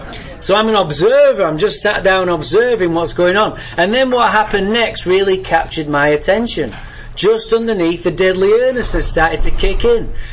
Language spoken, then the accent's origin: English; Manchester, North West England, United Kingdom; born there; I was born in Manchester, England, by the way.